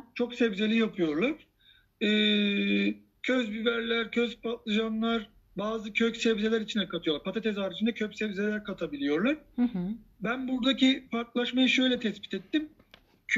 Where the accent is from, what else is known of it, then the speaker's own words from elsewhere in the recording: Thrace, Turkey; ben bir Trakyalıyım. Trakya Üniversitesi'ndeyim. Fatih Sultan Mehmet'in doğduğu başkentteyim.